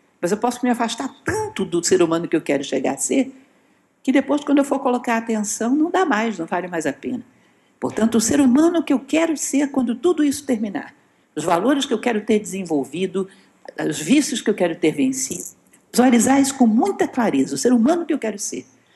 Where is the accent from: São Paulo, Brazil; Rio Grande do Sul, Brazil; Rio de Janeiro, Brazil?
Rio de Janeiro, Brazil; Eu sou carioca, tem uma escada lá famosa, que é a escada da Penha.